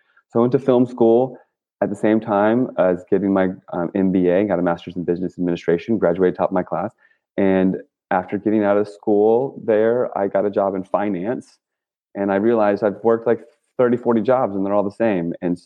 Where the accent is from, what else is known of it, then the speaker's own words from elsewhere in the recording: Virginia, United States; I grew up in Virginia. I went to Virginia Tech.